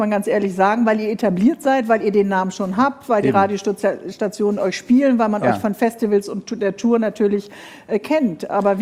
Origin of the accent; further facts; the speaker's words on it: West Germany, Germany; Wir sind im Westen aufgewachsen, wir haben keine Diktatur erlebt.